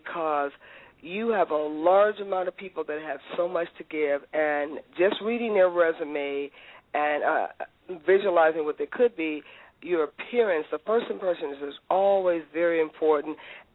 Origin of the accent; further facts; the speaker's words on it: Gary, Indiana, United States; I grew up in Gary, Indiana. I just happened to live in the suburb.